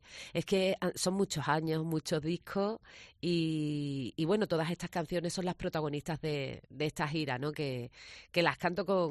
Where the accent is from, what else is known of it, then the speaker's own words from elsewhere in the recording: Cádiz, Andalusia, Spain; Y yo, que vengo de Cádiz, que allí en Cádiz cae una gota y se va todo el mundo